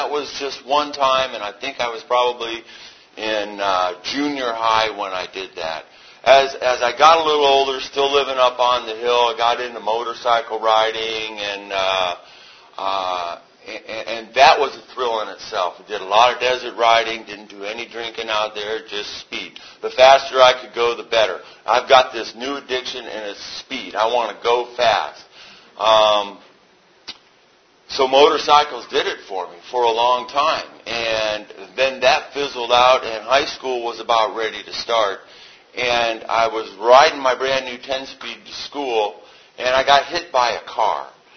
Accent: Detroit, Michigan, United States; born there; also born or lived in Africa; I was born in Detroit in the late 50s. I'm 51.

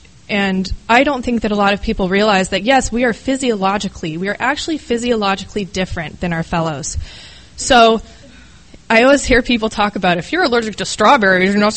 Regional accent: Midwest, United States; I'm from the Midwest.

